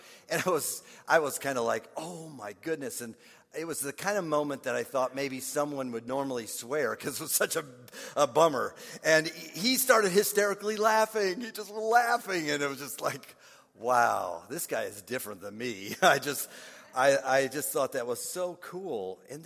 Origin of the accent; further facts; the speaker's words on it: Minneapolis, Minnesota, United States; they were from a mission group stationed in Minneapolis, Minnesota, and that was my hometown back then.